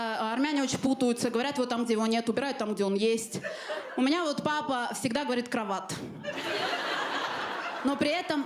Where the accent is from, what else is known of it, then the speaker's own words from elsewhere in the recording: Armenia; Я армянка. Мне для того, чтобы посмотреть видео секса, надо сначала посмотреть видео со свадьбой. Чтобы понимать, насколько армяне консервативны, я все эти шутки утверждала у родителей.